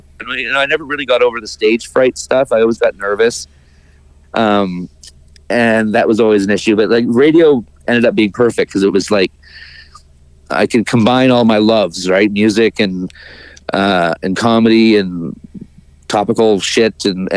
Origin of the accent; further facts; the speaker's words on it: Victoria, British Columbia, Canada; And the first job I got offered was back here in Victoria, my hometown, so we moved again.